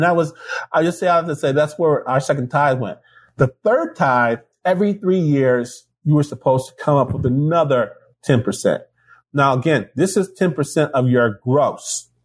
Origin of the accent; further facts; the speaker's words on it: Marlette, Michigan, United States; also born or lived in Detroit; But I was born in Detroit. I lived there until I was five until we moved to the thumb of Michigan.